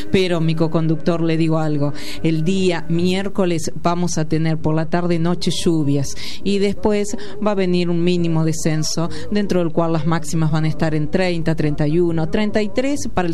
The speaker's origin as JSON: {"language": "Spanish", "country": "Argentina", "said": "hay un dejo de cada uno de nosotros como argentinos a lo largo y a lo ancho de este maravilloso territorio"}